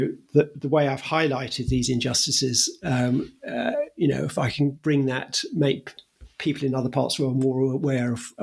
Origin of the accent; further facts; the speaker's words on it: United Kingdom; I was brought up in Britain.